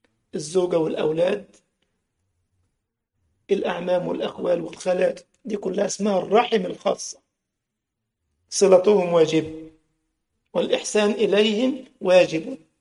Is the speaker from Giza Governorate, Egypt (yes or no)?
yes; Giza, Giza Governorate, Egypt; عندنا في الجيزة